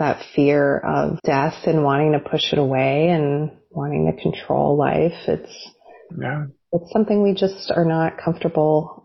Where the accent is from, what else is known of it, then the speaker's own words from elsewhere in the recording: Northeast, United States; I think that was something growing up in the Northeast.